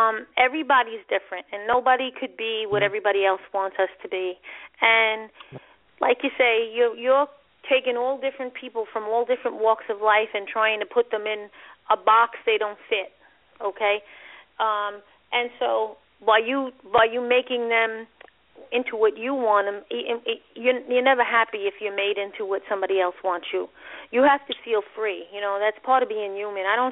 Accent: Brooklyn, New York, United States; I came from Brooklyn

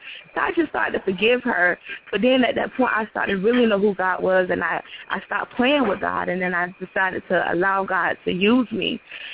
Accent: Queens, New York, United States; now in Norfolk, United States; Like he said, I currently stay in Norfolk, Virginia. I'm from Jamaica, Queens, New York. I have 8 brothers and 6 sisters.

